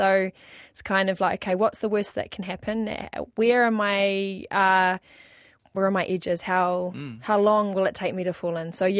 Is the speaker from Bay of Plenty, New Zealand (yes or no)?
yes; Whakatane, Bay of Plenty, New Zealand; also born or lived in Opotiki; now in Auckland, New Zealand; growing up in Whakatane and Opotiki, around me there was a lot of culture and Māoritanga, and I guess for me it's like now I've left home, I live in Auckland